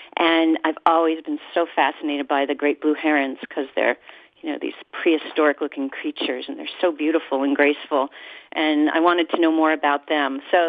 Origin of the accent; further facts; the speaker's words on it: Massachusetts, United States; now in Delaware, United States; I grew up in Massachusetts, moved here in 1985, so I've now lived in Delaware more than half of my life, and our two children were born and raised here.